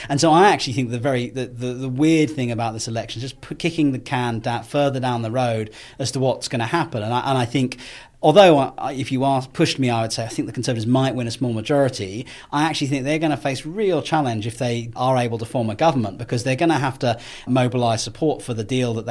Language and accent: English; Winchester, South East England, United Kingdom; So I grew up in Winchester, and that's where I live now